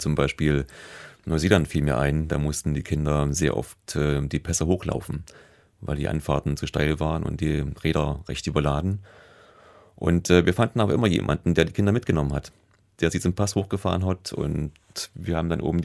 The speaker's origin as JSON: {"language": "German", "town": "Halle", "region": "Saxony-Anhalt", "country": "Germany", "tie": "born or raised there", "said": "Ich bin aufgewachsen in der Nähe von Halle, in der ehemaligen DDR. Und war 14, als die Mauer fiel."}